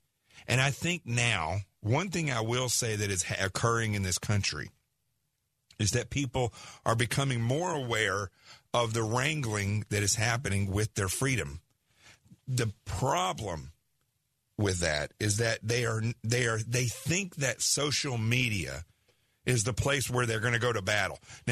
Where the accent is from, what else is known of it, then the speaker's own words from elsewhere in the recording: Arkansas, United States; accent: southern; now in New York City, United States; My accent is really messed up, but what's crazy is when I go home and talk to my friends and family back in Arkansas, it just, the southern just comes right back out.